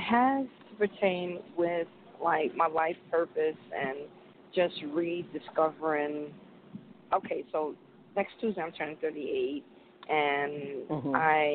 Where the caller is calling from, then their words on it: Connecticut, United States; I'm calling in from Connecticut.